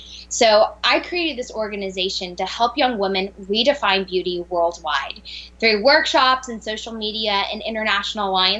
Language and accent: English; Georgia, United States; I am from Georgia, so pageantry is pretty big here.